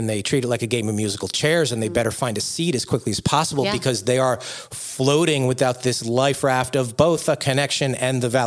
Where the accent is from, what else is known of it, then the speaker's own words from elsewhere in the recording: New York, United States; You know, I'm from New York.